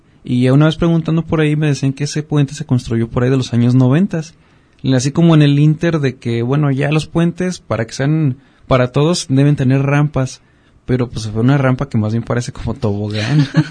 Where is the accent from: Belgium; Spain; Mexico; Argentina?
Mexico; nosotros como mexicanos